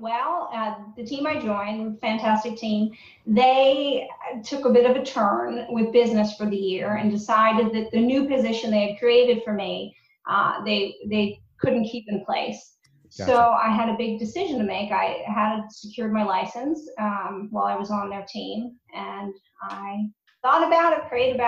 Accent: Bethesda, Maryland, United States; I am. I grew up in Bethesda, so local as they come.

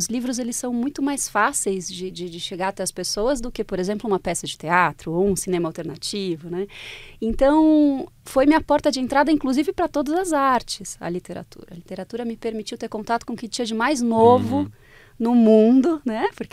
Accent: Bragança Paulista, São Paulo, Brazil; now in São Paulo, Brazil; Eu sou de Bragança. Isso é importante, porque as coisas que acontecem no interior são muito diferentes das coisas que acontecem na capital.

